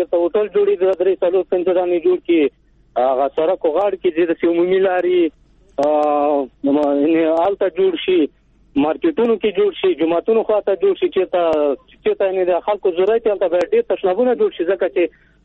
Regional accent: Takhar, Afghanistan; د خواجه ورد ولسوالۍ تخار د ولایت.

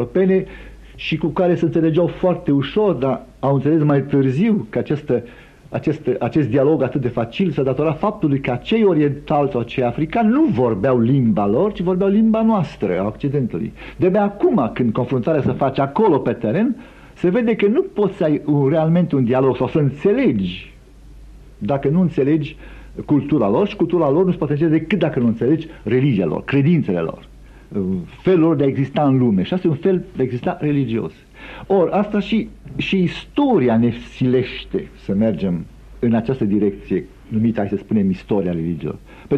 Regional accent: Romania; mă pasionează și ca român, dar și ca istoric al religiilor.

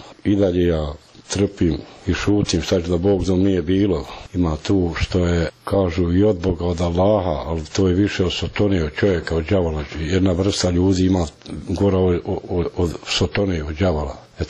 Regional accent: Jasenova, Republika Srpska, Bosnia & Herzegovina; moved away as an adult; ja sam ošao odavle iz Srebrenice, da kažem iz Srebrenice, pošto je Srebrenica poznatija nego Jasenova.

